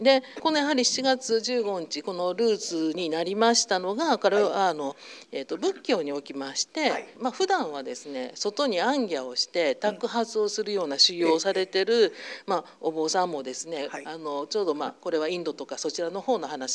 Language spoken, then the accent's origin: Japanese; Kansai, Japan; だから私たち関西人はほぼほぼ月遅れなんですね。